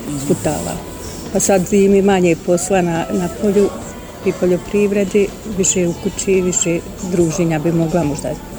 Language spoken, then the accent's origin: Bosnian; Kovanići, Federation of Bosnia and Herzegovina, Bosnia & Herzegovina; dolazim iz Kovanića, mjesne zajednice Kovanići, opština Zenica.